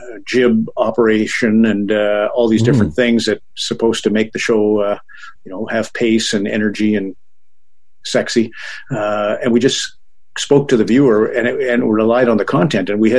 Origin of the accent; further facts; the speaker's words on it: Canada; I'm not going to interrupt as a Canadian my last kick at summer for that.